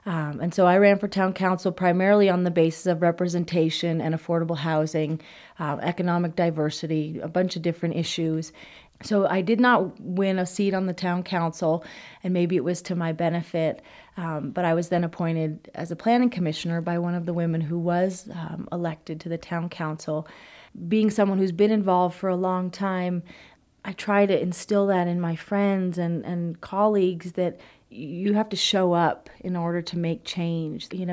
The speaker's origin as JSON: {"language": "English", "town": "Truckee", "region": "California", "country": "United States", "said": "I'm from Truckee, California, and I'm a planning commissioner for the town."}